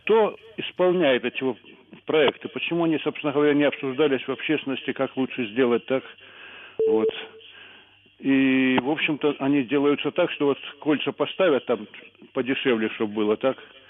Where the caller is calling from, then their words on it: Kyiv, Ukraine; Я з Києва.